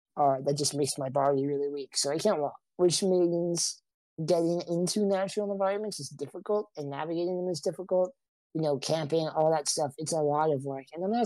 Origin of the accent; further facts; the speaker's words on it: Texas, United States; also born or lived in Boston, Massachusetts / Norway / England / Puerto Rico; Yeah, I was raised in Texas, I was raised in Norway, England, and Puerto Rico, so.